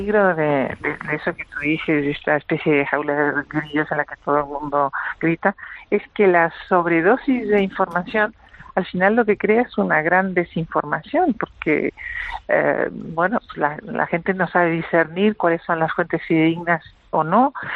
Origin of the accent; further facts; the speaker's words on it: Uruguay; moved away; Yo soy uruguayo y hace 1000 años que me fui de Uruguay, pero tengo un contacto diario